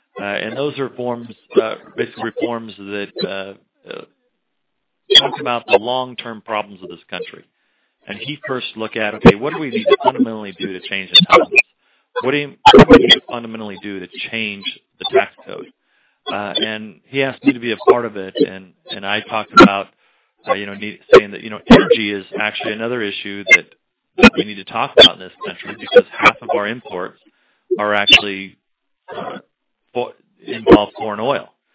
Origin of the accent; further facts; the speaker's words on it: California, United States; I'm from California's 21st Congressional District. It's the largest agricultural region in the world, and it's not L.A., not San Francisco.